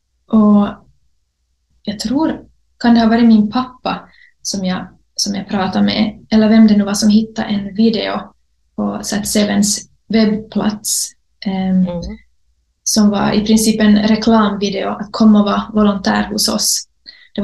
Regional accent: Vaasa, Ostrobothnia, Finland; och jag är född och uppvuxen i Vasa.

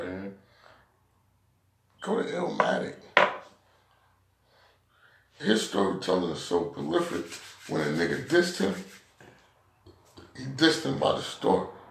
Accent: California, United States; born there; You was born in Brooklyn, I was born in Cali.

